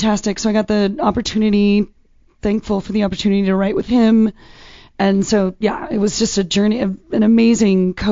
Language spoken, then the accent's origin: English; Fresno, California, United States; I guess growing up in Fresno, country was huge.